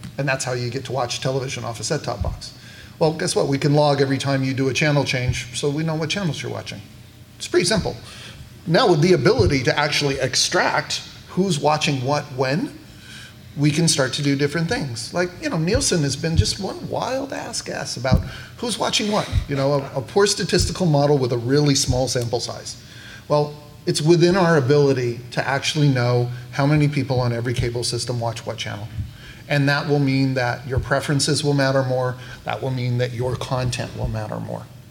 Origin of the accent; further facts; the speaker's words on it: San Diego, California, United States; now in Los Angeles, United States; I'm an Irish-Mexican kid from San Diego who lives in LA.